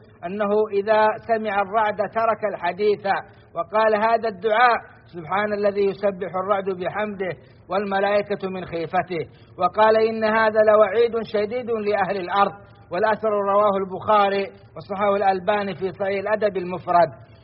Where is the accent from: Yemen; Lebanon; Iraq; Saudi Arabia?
Saudi Arabia; بلادنا السعودية